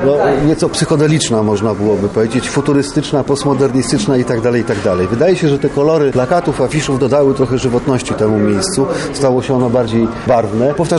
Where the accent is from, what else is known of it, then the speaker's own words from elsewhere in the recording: Lublin, Lublin Voivodeship, Poland; Jestem dumny z tego powodu, że jestem lublinianinem.